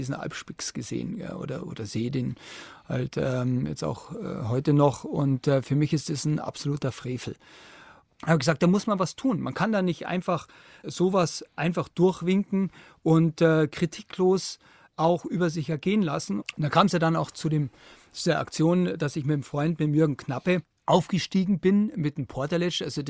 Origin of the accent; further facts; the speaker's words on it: Bavaria, Germany; Und ich stehe heute noch zu dieser Protestaktion und würde es auch jederzeit wieder machen in meiner Heimatregion.